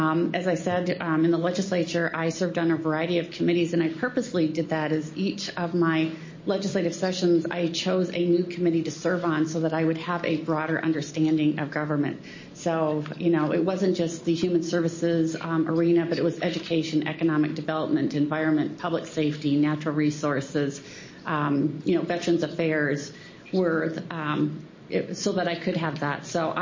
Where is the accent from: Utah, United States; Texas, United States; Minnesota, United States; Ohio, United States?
Minnesota, United States; Rochester; moved away; You know, I came here originally from Rochester, Minnesota. This is my home. I've been here for, I don't know, about 35 years or more.